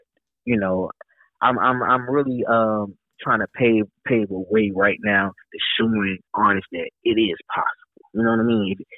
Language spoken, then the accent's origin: English; Charlotte, North Carolina, United States; Currently in Charlotte, from Charlotte. Born and raised in Charlotte. Uptown, North Transylvania, baby. Lockwood, yeah, baby.